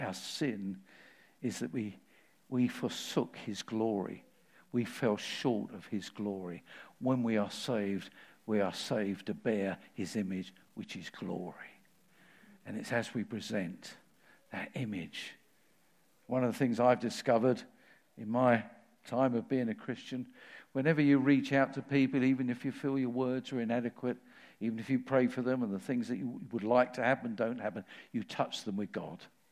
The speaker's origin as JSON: {"language": "English", "region": "England", "country": "United Kingdom", "said": "I said, well, being an Englishman, you would expect me to."}